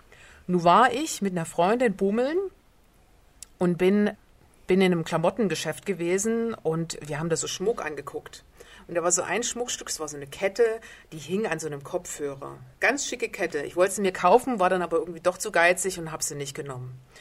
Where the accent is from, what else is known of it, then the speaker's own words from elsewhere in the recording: Dresden, Saxony, Germany; bin ich oft in Dresden, meine Heimatstadt, so bummeln gegangen